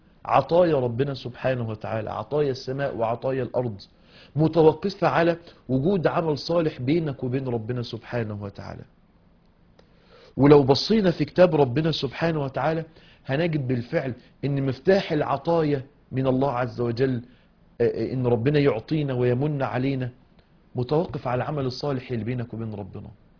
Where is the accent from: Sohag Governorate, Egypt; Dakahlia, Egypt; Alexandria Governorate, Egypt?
Dakahlia, Egypt; Mansoura; عندنا في المنصورة